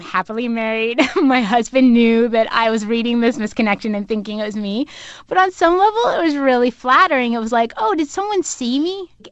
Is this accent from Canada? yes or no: yes; Canada; a girlfriend of mine who actually I grew up with in Canada